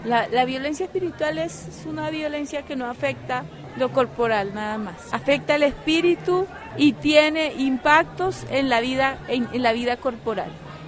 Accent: Cesar, Colombia; soy cancuama de la Sierra Nevada de Santa Marta, Colombia

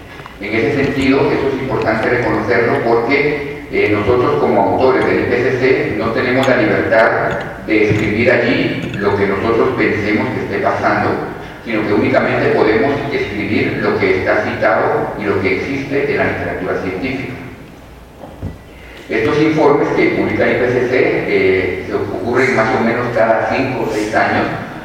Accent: Guatemala City, Guatemala Department, Guatemala; ver lo similar que es esta región al área de donde yo vengo, la ciudad de Guatemala

